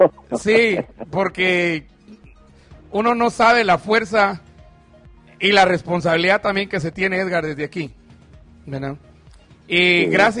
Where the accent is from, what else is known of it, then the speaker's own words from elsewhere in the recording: Chimaltenango, Guatemala; en mi pueblo pues es Chimaltenango, conozco muy bien esta aldea